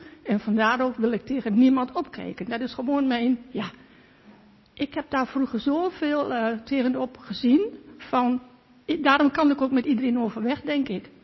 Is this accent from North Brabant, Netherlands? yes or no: no; Overijssel, Netherlands; want wij komen uit Twente.